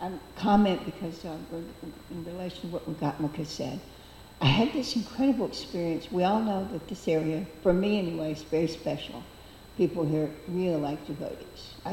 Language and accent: English; the South, United States; smiles, natural, I'm from the South. I'm used to being friendly